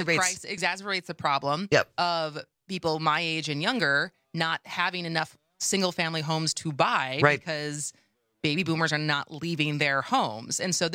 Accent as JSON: {"language": "English", "town": "Madison", "region": "Wisconsin", "country": "United States", "tie": "born or raised there"}